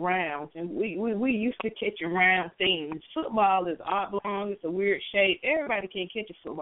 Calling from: Atlanta, Georgia, United States; Hey, Frank. I'm calling from Atlanta.

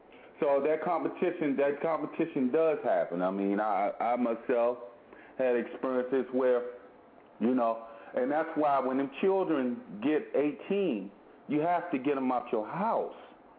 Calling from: Clinton, Maryland, United States; I'm calling from Clinton, PG County, Maryland.

